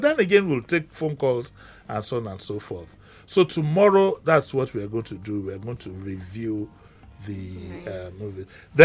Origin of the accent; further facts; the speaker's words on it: Nigeria; I'm proud as a Nigerian of that movie. I'm very, very proud.